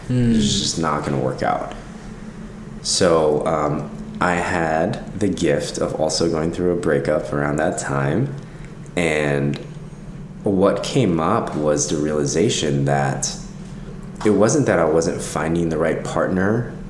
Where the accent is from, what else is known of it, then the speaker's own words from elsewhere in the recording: Los Angeles, California, United States; Well, I grew up here in Los Angeles, born and raised, and I actually got into yoga from my dad.